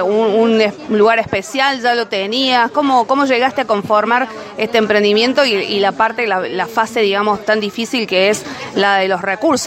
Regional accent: Jesús María, Córdoba, Argentina; Nosotros somos de Jesús María, justamente estamos pegaditos ahí.

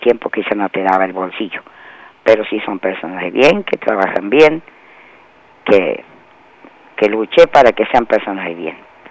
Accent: La Rioja, Argentina; now in Jesús María, Argentina; yo no soy de la provincia de Córdoba, yo soy de La Rioja. Pero cuando hace muchos años, bueno, tuve un tiempo en el campo, en otro lado, después me vine a vivir aquí.

